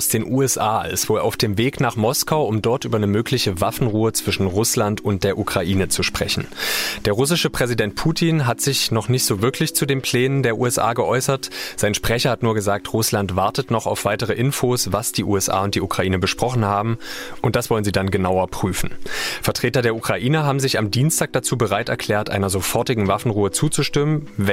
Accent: Halle an der Saale, Saxony-Anhalt, Germany; das waren Menschen aus meiner Heimatstadt Halle an der Saale.

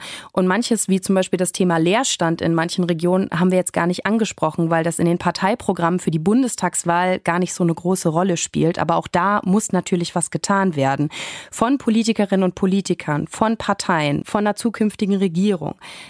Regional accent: North Rhine-Westphalia, Germany; Mein Mann, mein Sohn und ich, wir machen gerade das Haus meiner Großeltern wieder fit, um dann dort einzuziehen. In meinem Heimatort, der auch im Kölner Speckgürtel liegt, 30 Kilometer weg von der Stadt

